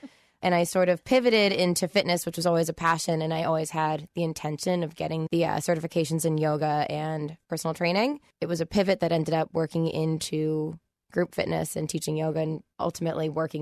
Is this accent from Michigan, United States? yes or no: no; King of Prussia, Pennsylvania, United States; also born or lived in Boston; Yeah. So I grew up in King of Prussia. I was there for the majority of my life. And then my military family got transferred up to Boston, where my mom is from.